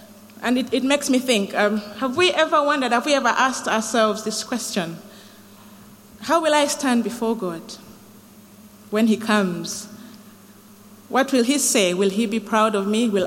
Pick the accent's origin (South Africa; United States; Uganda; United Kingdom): Uganda; So I grew up, I was born and raised in Uganda